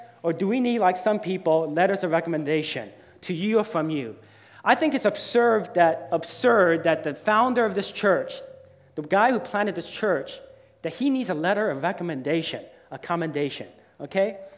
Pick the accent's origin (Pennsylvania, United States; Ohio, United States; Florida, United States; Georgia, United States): Georgia, United States; I grew up near Fort Benning, Georgia.